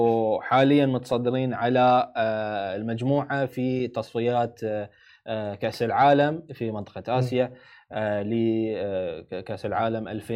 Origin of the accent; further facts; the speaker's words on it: Bahrain; كوني أنا بحريني أنا زعلان اليوم، خسرنا